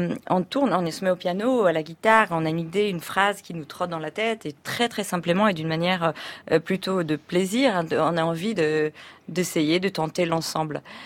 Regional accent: Paris, Île-de-France, France; je suis de retour entièrement en France, à Paris. Je suis parisienne, je vis en France

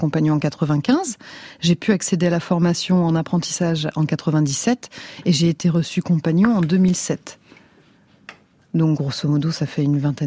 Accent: Lille, Hauts-de-France, France; Parce que je suis de Lille, je suis originaire des Flandres.

